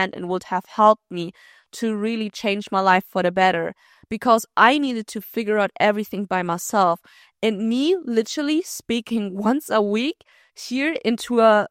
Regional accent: Germany; I said, oh, cool. I literally grew up in Germany.

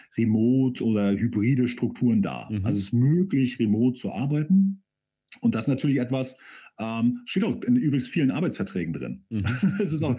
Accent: East Germany, Germany; Bin auch Ostdeutscher

